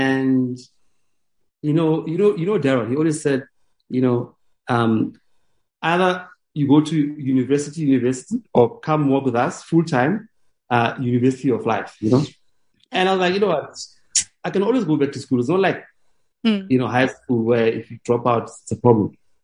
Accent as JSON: {"language": "English", "town": "Vereeniging", "region": "Gauteng", "country": "South Africa", "tie": "born or raised there", "said": "So high school, I was at high school briefly. So I went to General Smuts in Vereeniging, and I was always interested in the arts, you know."}